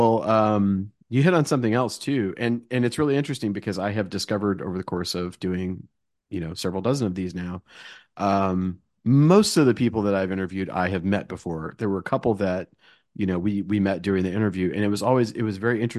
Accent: Houston, Texas, United States; I grew up in Houston, you know, the swamp

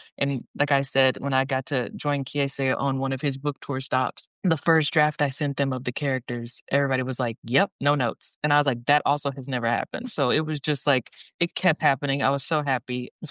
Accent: Dallas, Texas, United States; I'll never experience growing up in Mississippi. I grew up in the city of Dallas.

